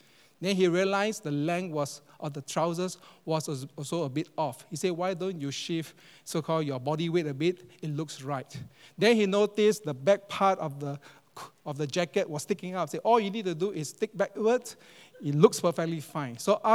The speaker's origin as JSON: {"language": "English", "country": "Singapore", "said": "I'm Singaporean, but un-Singaporean."}